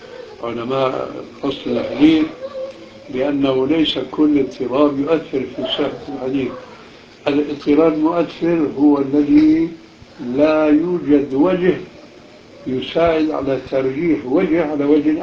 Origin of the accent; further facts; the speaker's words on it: Aleppo, Aleppo Governorate, Syria; فهو بعرفه أنا من حلب